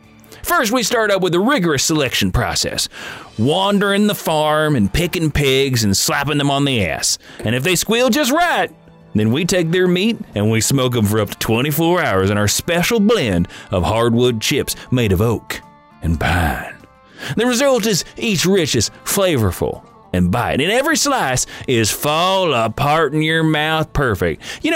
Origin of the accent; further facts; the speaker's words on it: New England, United States; Because, you know, I'm from New England.